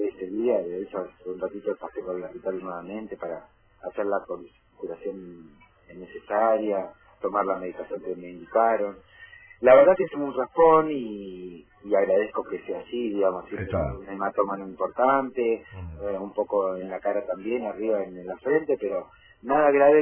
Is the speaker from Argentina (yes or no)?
yes; Río Negro, Argentina; moved away as an adult; also born or lived in Caleta Olivia; now in Australia; Yo nací en Caleta Olivia, solamente tuve el nacimiento y mis padres en ese momento decidieron irse a Río Negro y yo me crié en Tierra Grande, y con los años ya grande decidí ir en Australia, y hace 17 años que vivo en Australia.